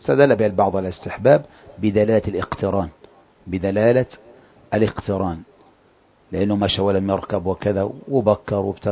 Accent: Egypt; مثل ما هو عندنا في مصر مشهور

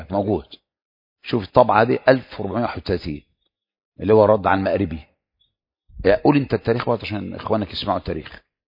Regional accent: Egypt; أنا بقى مصري

